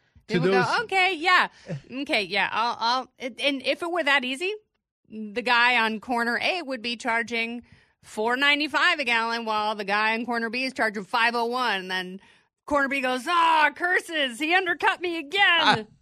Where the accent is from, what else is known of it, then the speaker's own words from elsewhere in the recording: Lubbock, Texas, United States; You know I did, Brian. I grew up in Lubbock, Texas.